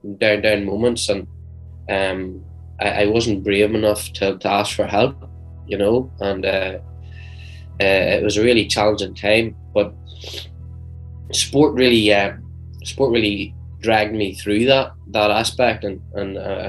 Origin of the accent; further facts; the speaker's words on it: Northern Ireland, United Kingdom; moved away as an adult; now in Derry, United Kingdom; But yeah, I was born in Tyrone. My parents are from Tyrone. And I spent, I suppose, the first 22, 23 years of my life there.